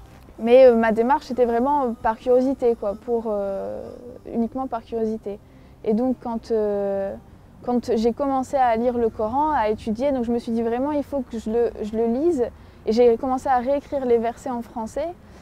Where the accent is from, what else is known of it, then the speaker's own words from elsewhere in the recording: Lille, Hauts-de-France, France; j'ai 24 ans. Donc je suis française et je suis d'origine de Lille.